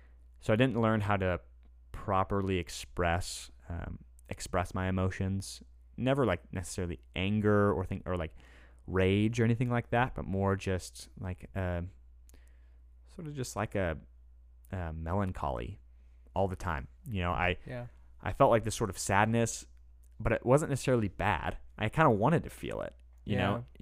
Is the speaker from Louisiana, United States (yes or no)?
no; Bartlesville, Oklahoma, United States; But then growing up in Bartlesville, I don't remember a whole lot because I really didn't do much.